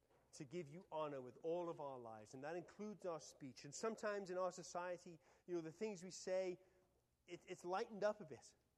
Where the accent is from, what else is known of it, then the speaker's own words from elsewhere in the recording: Liverpool, North West England, United Kingdom; we're from Liverpool, which is a port city, right?